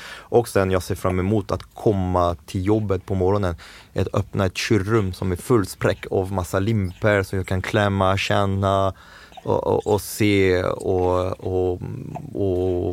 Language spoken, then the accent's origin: Swedish; France; Swedish is a second language; moved away as an adult; now in Sweden; jag är fransman, jag var 26 när jag kom till Sverige. Alltså, svenska är inte riktigt min modersmål, det är min fjärde språk, så att det är den språk som jag bärskar sämst.